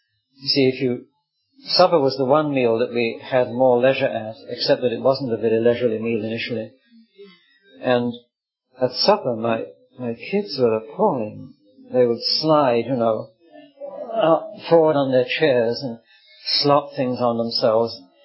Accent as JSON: {"language": "English", "country": "United Kingdom", "tie": "born or raised there"}